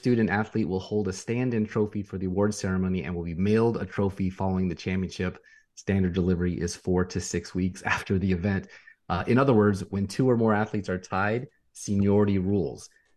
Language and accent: English; United States; You know, in America, I'm an American, I'm going to say me at least, we like our athletes to be underdogs, right?